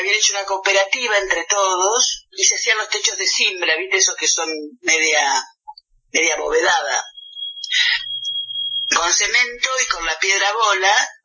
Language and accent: Spanish; Salto, Buenos Aires Province, Argentina; born there; now in La Plata, Argentina; yo no soy de La Plata, pero ya soy platense por adopción, por elección. Yo nací en Salto, provincia de Buenos Aires.